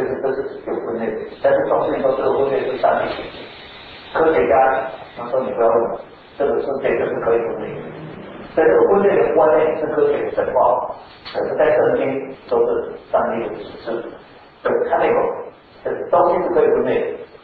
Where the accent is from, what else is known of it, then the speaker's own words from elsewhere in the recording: Taiwan; 你知道我们台湾人很喜欢跟男孩子，对不对？